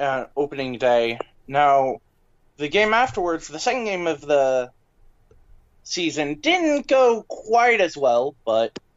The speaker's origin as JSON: {"language": "English", "town": "Miamisburg", "region": "Ohio", "country": "United States", "said": "So, I am from Miamisburg, Ohio."}